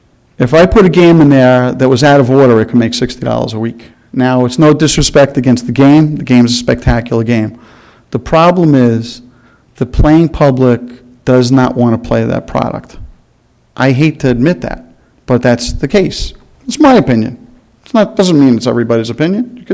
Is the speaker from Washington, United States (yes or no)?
no; Brooklyn, New York, United States; I come from Brooklyn, okay?